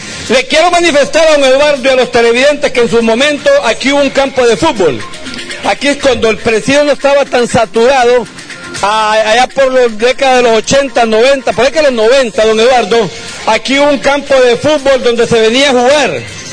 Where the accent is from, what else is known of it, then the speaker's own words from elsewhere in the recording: Minas de Oro, Comayagua, Honduras; como dicen en mi pueblo, en Minas de Oro, Comayagua.